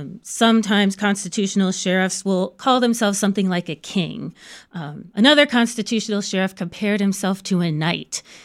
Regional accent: Texas, United States; And I grew up in Texas. So when someone said the word sheriff, I immediately thought of someone like John Wayne or the cast of Tombstone.

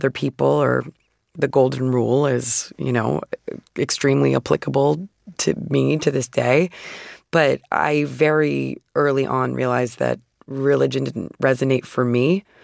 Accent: Phoenix, Arizona, United States; I'm from Phoenix, Arizona, and I was born in 1988, so the majority of my childhood took place in the 90s

